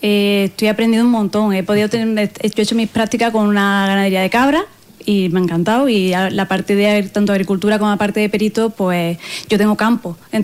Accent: Campillo, Andalusia, Spain; now in Granada, Spain; Bueno, yo soy originaria de Campillo, pero uh-huh. vengo de Granada. Yo vivo en Granada actualmente.

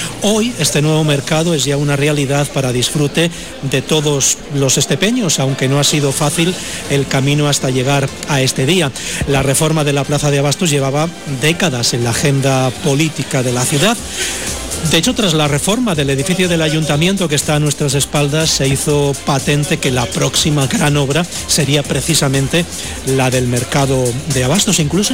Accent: Andalusia, Spain; somos muy andaluces.

